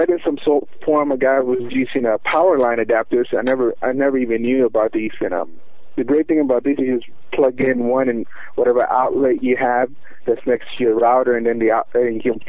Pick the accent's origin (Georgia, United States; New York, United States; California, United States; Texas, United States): Texas, United States; Dallas; I'm from Dallas, Texas.